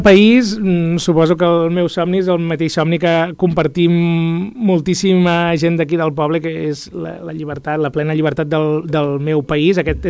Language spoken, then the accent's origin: Catalan; Catalonia, Spain; ho faig extensiu a la meva comarca, perquè jo sempre també he tingut molt aquesta visió de la Conca de Barberà. Som una comarca molt petita